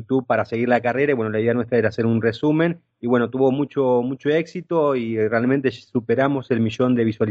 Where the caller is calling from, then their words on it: Argentina; hicimos mucha fuerza de acá de Argentina.